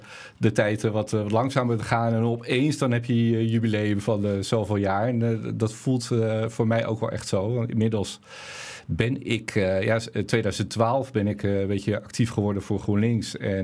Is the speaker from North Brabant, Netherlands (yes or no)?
no; Haarlem, North Holland, Netherlands; geboren getogen Haarlemmer. Ik ben in de Deo geboren en Noord opgegroeid.